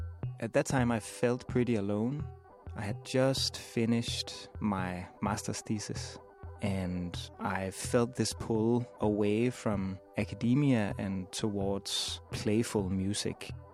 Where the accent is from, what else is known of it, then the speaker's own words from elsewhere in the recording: Copenhagen, Capital Region of Denmark, Denmark; I'm from Copenhagen, Denmark.